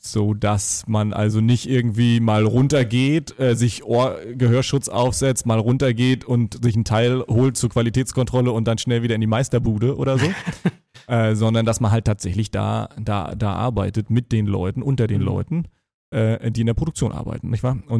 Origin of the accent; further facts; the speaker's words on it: Rügen, Mecklenburg-Vorpommern, Germany; Also ich bin auf Rügen geboren und aufgewachsen.